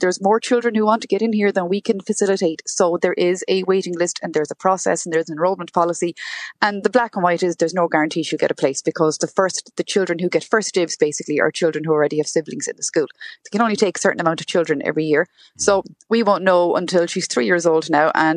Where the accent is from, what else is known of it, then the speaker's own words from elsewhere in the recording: Ireland; first language Irish; English is a second language; Now, obviously, Gaeilge is my first language. I remember learning English, which I know is quite unusual in this country. It's usually the other way around.